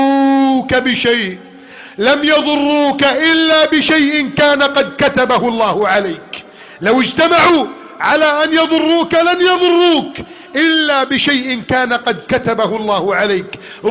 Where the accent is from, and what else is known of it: Egypt